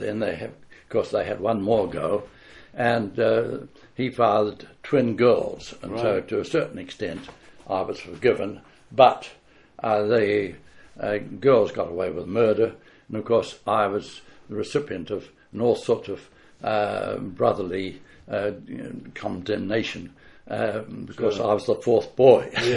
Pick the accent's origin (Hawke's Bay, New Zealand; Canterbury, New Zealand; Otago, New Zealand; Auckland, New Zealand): Hawke's Bay, New Zealand; Waipawa; also born or lived in Waipukurau; But I was born actually in Waipakarau because at that stage, Waipawa did not have any maternity facilities whatsoever. But in 1922, 25th of January, I appeared on this planet and lived in Waipawa